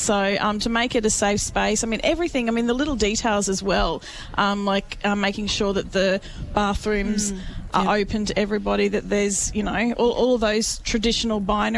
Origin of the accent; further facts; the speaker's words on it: Queensland, Australia; moved away as an adult; I'm from Queensland. I moved down here 16 years ago.